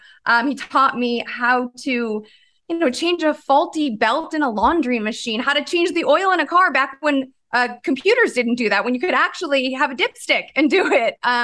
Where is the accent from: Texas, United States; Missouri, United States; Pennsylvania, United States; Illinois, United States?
Illinois, United States; Chicago; Well, I grew up in Chicago. We're going back a minute. I grew up in Chicago.